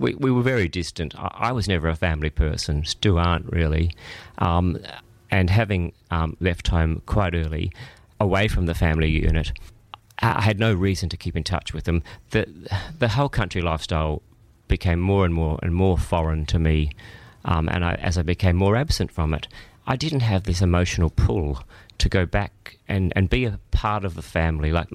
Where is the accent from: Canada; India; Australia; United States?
Australia; Kapunda, South Australia; Well, I call it the misfortune of being born in the mid-north of South Australia in the 1960s. A little town called Kapunda, which is nestled in between the Barossa and Clare Valleys